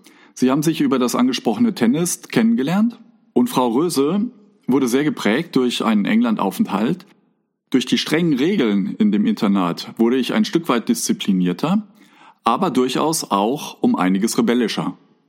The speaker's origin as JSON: {"language": "German", "region": "Rhineland", "country": "Germany", "said": "was natürlich gerade mir als Rheinländer das Herz aufgehen lässt"}